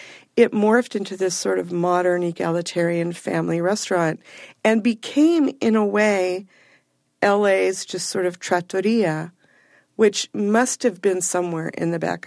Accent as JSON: {"language": "English", "town": "Silver Lake", "region": "California", "country": "United States", "tie": "born or raised there", "said": "I grew up as an only child, a single parent, a mom who worked all the time. I grew up in Silver Lake, and I didn't have any living grandparents."}